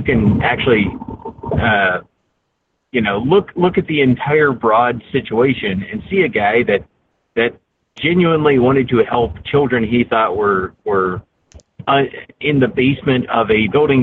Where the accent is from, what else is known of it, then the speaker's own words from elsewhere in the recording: North Carolina, United States; I'm from North Carolina, where people walk around with guns all the time.